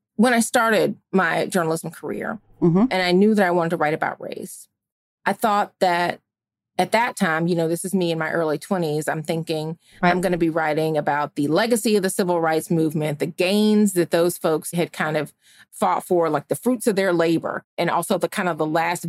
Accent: Georgia, United States; Ahmaud Arbery, who had happened in my home state of Georgia, had just been killed.

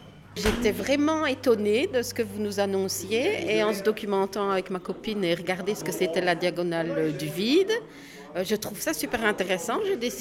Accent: Belgium; now in Givet, France; J'habite à Givet, mais je suis belge.

